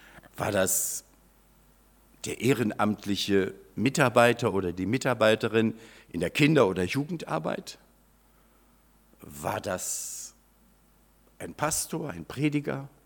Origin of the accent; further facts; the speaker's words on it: Hildesheim, Lower Saxony, Germany; Das waren so die Baumaterialien in der Gegend, wo ich groß geworden bin, in Hildesheim, Fachwerkhäuser.